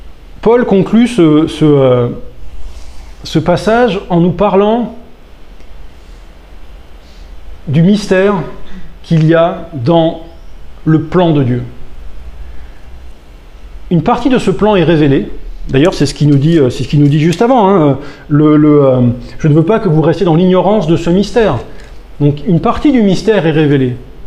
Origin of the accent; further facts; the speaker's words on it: south of France, France; moi, d'accord, je suis un Français du Sud.